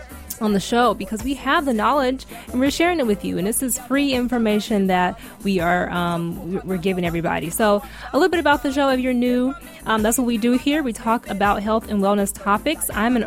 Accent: South Carolina, United States; moved away as an adult; also born or lived in Arizona / California; about how I grew up in South Carolina. And we were talking about how basically for me, I moved across the country in 2010.

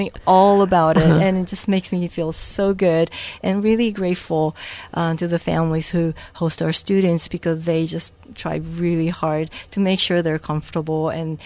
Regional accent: Japan; English is a second language; now in United States; since I'm from Japan and I speak Japanese

